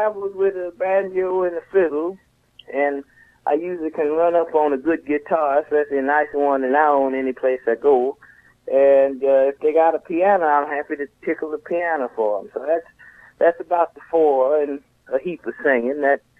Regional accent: United States; Well, I'm an American musician, and I play American music no matter what it is.

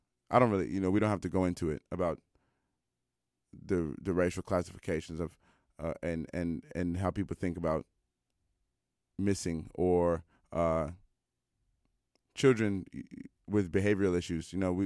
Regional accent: Washington, District of Columbia, United States; even this news went so viral that a Canadian person actually told this about me, about my hometown. So last week, there was a story that went viral about 14 missing girls in D.C. in 24 hours.

